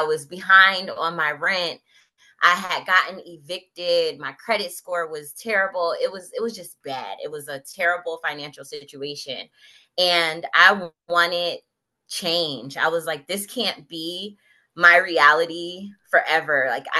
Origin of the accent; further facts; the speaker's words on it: Plainfield, New Jersey, United States; Myself, I'm from Plainfield, New Jersey. So we weren't even far apart.